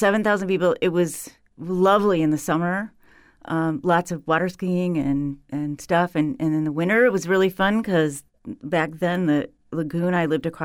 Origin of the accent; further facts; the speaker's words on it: Huron, Ohio, United States; I grew up in Huron, Ohio, on the south shore of Lake Erie. Population 7,000 people